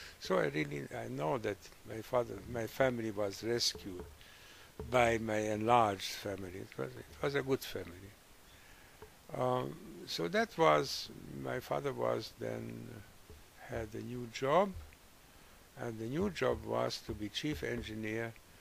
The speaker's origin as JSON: {"language": "English", "region": "Budapest", "country": "Hungary", "tie": "born or raised there", "also_born_or_lived": "Székesfehérvár", "second_language": "English", "said": "I was born in Székesfehérvár in 1926, May 11, 1926. And 3 weeks later, the whole family moves to Budapest."}